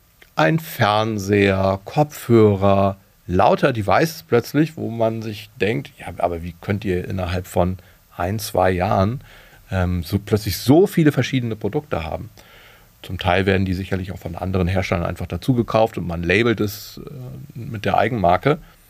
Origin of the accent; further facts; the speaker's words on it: Germany; Denn immerhin bin ich ja Deutscher